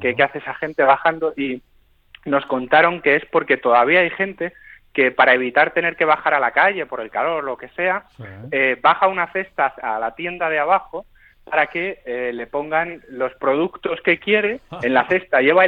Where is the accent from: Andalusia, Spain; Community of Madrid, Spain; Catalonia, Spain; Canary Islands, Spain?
Community of Madrid, Spain; Madrid; Yo soy de Madrid, aunque ahora no estoy viviendo en Madrid o no paso la mayor parte del tiempo en Madrid, pero tenía ganas de volver, ¿no?